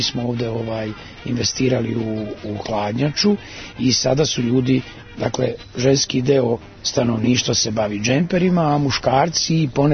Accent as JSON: {"language": "Serbian", "town": "Sirogojno", "region": "Šumadija and Western Serbia", "country": "Serbia", "tie": "born there", "said": "Pa ja sam rođen u Sirogojnu, doduše prilično davno, ali Sirogojno je jedno od hiljadu sela u Srbiji koja postoje"}